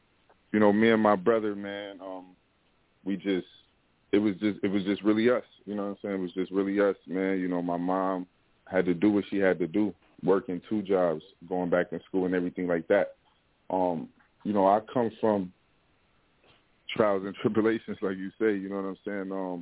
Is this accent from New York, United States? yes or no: yes; Buffalo, New York, United States; also born or lived in Toledo, Ohio; you know, I come from the east side of Buffalo. You know, it's a neighborhood we know as Uptown. You know, I was born in Toledo, Ohio.